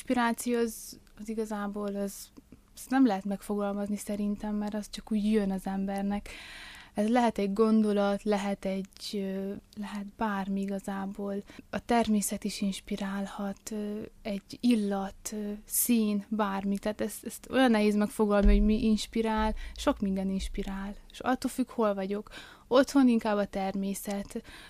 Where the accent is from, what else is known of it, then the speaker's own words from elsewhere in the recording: Gheorgheni, Harghita, Romania; Hát én elsősorban is Gyergyószent Miklóson születtem. Ott jártam az alapiskolát